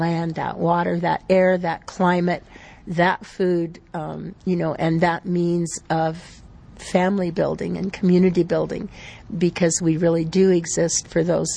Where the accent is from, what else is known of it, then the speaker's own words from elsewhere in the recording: South Dakota, United States; I'm not a New Mexican. I'm from South Dakota, but I've been living here for over 20 years.